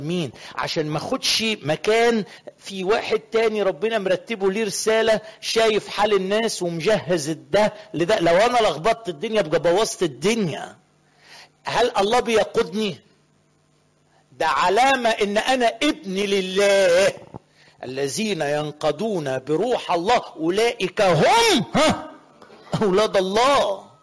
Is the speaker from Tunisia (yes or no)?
no; Upper Egypt, Egypt; عندنا في الصعيد يقول الرجل فجر مرته تموت